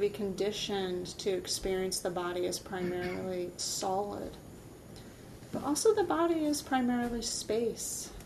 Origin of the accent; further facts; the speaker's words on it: United States; That was me being an American woman tourist.